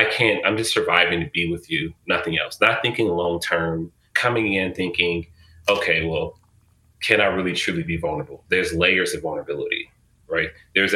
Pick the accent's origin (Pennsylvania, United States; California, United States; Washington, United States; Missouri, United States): California, United States; Oakland; I grew up in West Oakland, moved to Berkeley.